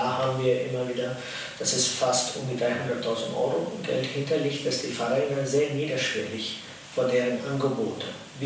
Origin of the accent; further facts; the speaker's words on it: India; German is a second language; now in Hannover, Germany; Ich bin Inder, aber ich bin auch Deutsche. Ja, ich liebe diesen Land und meine Heimat ist letzte 25 Jahre Hannover.